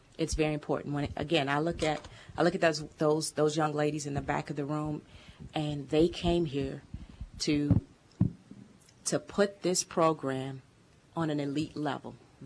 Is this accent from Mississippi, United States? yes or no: no; Michigan, United States; in my home state, 45 minutes from my dad's house